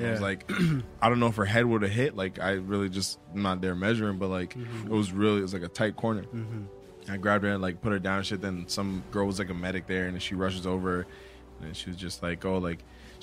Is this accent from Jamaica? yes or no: yes; Jamaica; Sorry, I'm Jamaican.